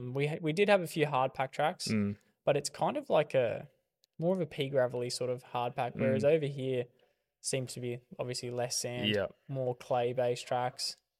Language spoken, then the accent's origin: English; Wanneroo, Western Australia, Australia; growing up in Wanneroo, near, like, I don't know if you guys know Barbagallo and all that, it's one of the racing tracks.